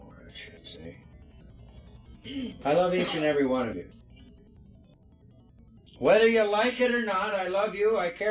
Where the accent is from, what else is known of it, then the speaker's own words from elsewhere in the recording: Ireland; as we Irish believe, it's only a start to another one of some kind